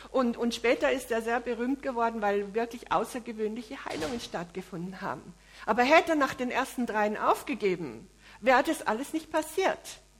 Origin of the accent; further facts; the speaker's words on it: Munich, Bavaria, Germany; wo ich aufgewachsen bin in München, da war eine Kirche, in die wir immer gegangen sind und das war an der Isar